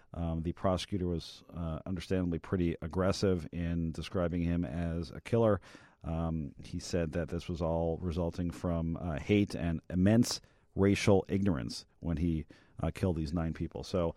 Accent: Chicago, Illinois, United States; when I talk to people that I'm from Chicago, that you know, they always mention politics and corruption, so it continues to be a black eye in our city and our state.

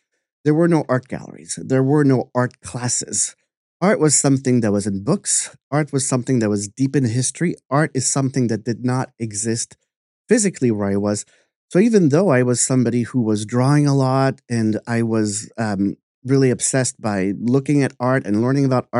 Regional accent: Canada; now in Provincetown, United States; And I'm also born and raised Canadian, but I'm also an American citizen.

